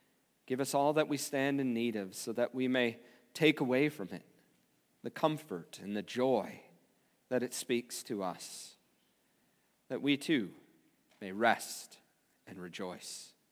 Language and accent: English; United States; As an American, we take the 4th of July off, where the Declaration of Independence was signed, and therefore the U.S. was established.